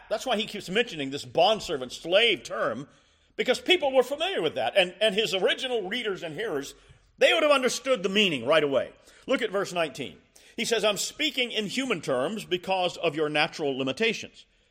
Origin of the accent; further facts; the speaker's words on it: Columbia, South Carolina, United States; in a city like Greenville or my hometown of Columbia